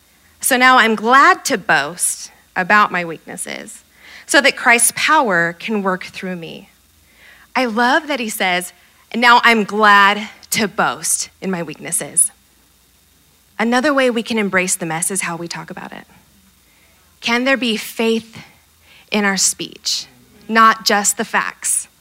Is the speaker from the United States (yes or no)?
yes; Boise, Idaho, United States; I grew up in Boise, so that's why there's no cheers in here.